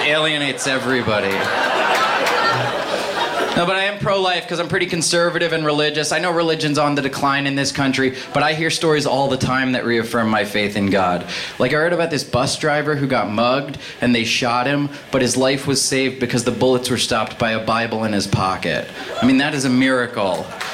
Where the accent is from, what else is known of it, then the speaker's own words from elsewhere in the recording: East Coast, United States; now in Los Angeles, United States; I'm from the East Coast originally. I live in Los Angeles now.